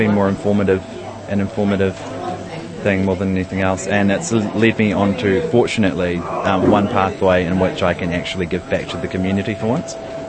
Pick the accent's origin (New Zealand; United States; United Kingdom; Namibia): New Zealand; Christchurch, Canterbury; from Christchurch.